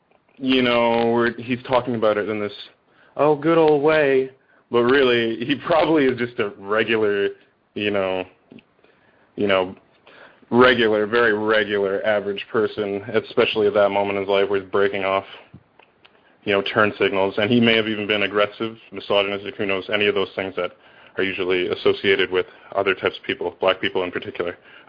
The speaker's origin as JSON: {"language": "English", "country": "Canada", "tie": "born or raised there", "said": "I grew up in Canada"}